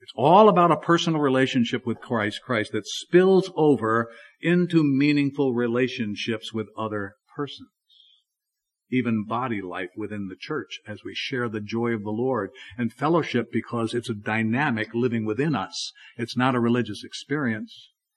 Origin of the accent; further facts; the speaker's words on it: New York City, New York, United States; I grew up in New York, New York City area, and spending the rest of my life getting over that.